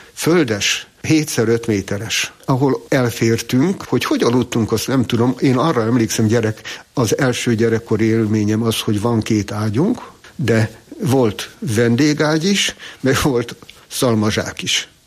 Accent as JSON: {"language": "Hungarian", "town": "Diósgyőr", "region": "Borsod-Abaúj-Zemplén", "country": "Hungary", "tie": "born or raised there", "said": "Diósgyőrben nőttem föl, a gyerekkorom minden élménye oda tartozik, ezért ízig-vérig diósgyőri vagyok."}